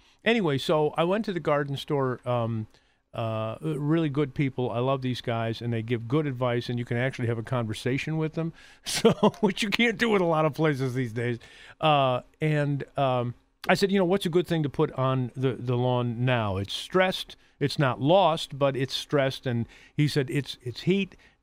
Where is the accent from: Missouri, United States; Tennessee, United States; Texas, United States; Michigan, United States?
Michigan, United States; Detroit; My mom, when I was a kid and we were growing up in Detroit, she would always put milorganite on our lawn.